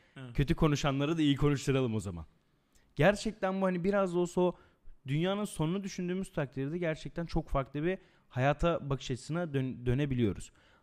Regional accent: Erzurum, Turkey; ben de bir Erzurumlu olarak bir Dadaş olarak falan bir şey yapayım. Hani bizim oralarda bir söz var.

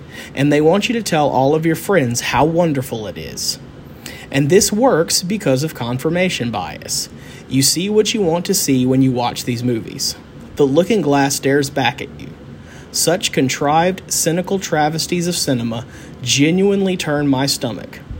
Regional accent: the South, United States; But for those of us born and bred in the South

